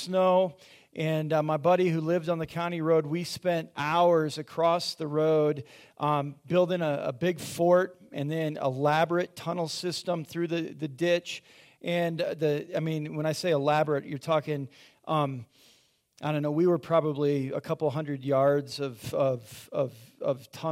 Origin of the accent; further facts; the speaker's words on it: South Dakota, United States; one of the best parts about growing up in South Dakota in the wintertime is there's lots of snow.